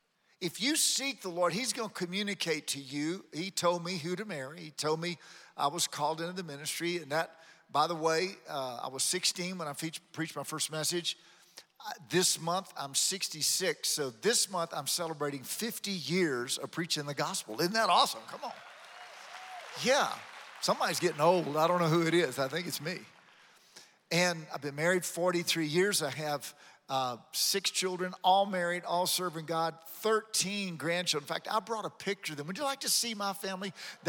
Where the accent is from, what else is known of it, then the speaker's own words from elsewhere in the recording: Baton Rouge, Louisiana, United States; I'm from Baton Rouge